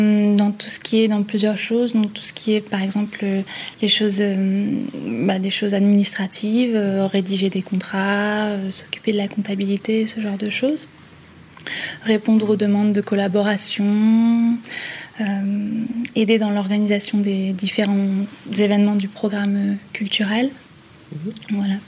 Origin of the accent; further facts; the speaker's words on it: Grand Est, France; now in Vienna, Austria; Moi, je viens de Lorraine. Près de la frontière.